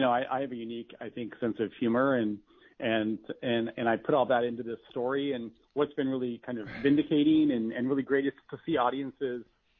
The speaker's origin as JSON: {"language": "English", "town": "Richland", "region": "Washington", "country": "United States", "tie": "born or raised there", "said": "So I wrote about my hometown, and my hometown is a little town in eastern Washington State called Richland, Washington, the Tri-Cities, and it's the home of the Hanford nuclear plant"}